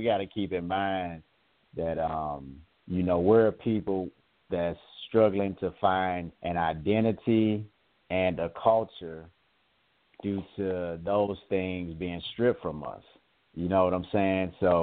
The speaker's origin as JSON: {"language": "English", "country": "United States", "tie": "born there", "said": "I was born in America, yes. Yes, this is my home."}